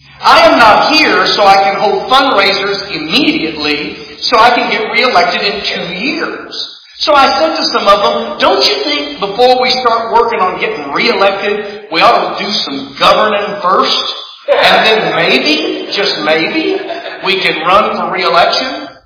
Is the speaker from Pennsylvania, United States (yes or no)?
no; Oklahoma, United States; Now, I'm coming from Oklahoma, primarily a Judeo-Christian, strong state.